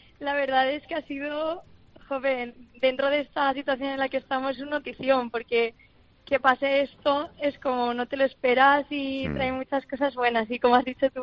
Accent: Valencia, Valencian Community, Spain; now in Barcelona, Spain; Yo soy de Valencia y estoy aquí en Barcelona.

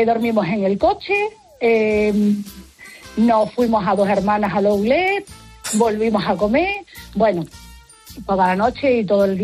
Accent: Mérida, Extremadura, Spain; Nosotras somos de Mérida y dijimos, bueno, ¿qué hacemos? ¿Por qué no nos vamos a la Feria de Sevilla?

